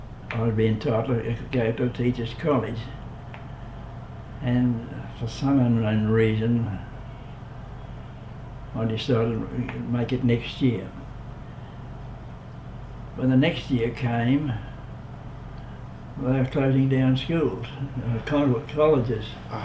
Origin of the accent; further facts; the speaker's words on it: Hamilton, Victoria, Australia; and I had looked through it, and I thought, well, I came from Hamilton.